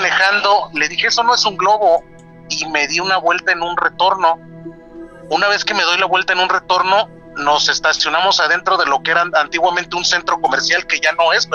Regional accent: Yautepec, Morelos, Mexico; now in Mexico City, Mexico; yo ahorita los estoy escuchando de la Ciudad de México, pero yo soy de Yautepec, Morelos, de la zona del calor.

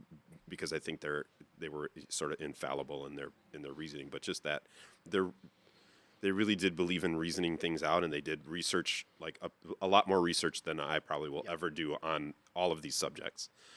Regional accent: Chicago, Illinois, United States; I grew up in a very gang-ridden neighborhood in Chicago.

